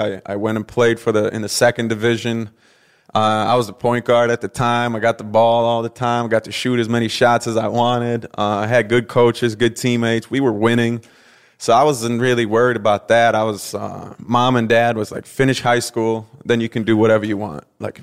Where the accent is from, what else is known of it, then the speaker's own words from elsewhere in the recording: Kinna, Västra Götaland, Sweden; That's my hometown.